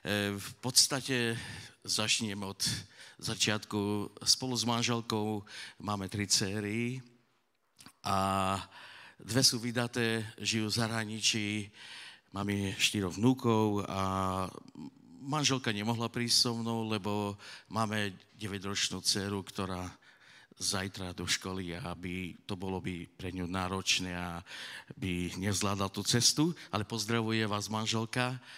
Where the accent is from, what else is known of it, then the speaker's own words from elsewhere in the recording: Prešov, Prešov Region, Slovakia; born there; now in Sabinov, Slovakia; ja som sa narodil v Prešove, ale bývam v Sabinove